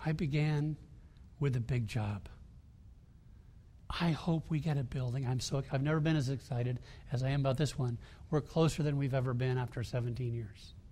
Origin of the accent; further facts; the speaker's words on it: Bahamas; But I was brought up in the Bahamas when it was still part of the Commonwealth.